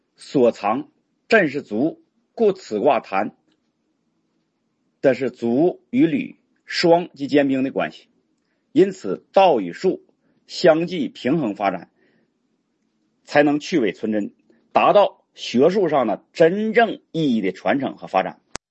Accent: Heilongjiang, China; 两年前啊，我回了那个我的老家黑龙江啊

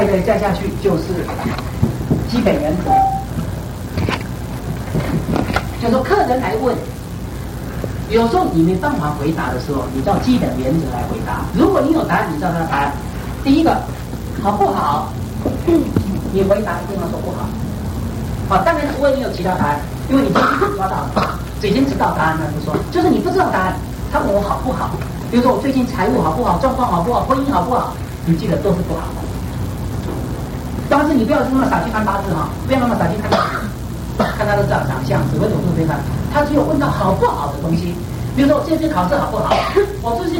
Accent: Taiwan; 我们台湾人正月份不能结婚，

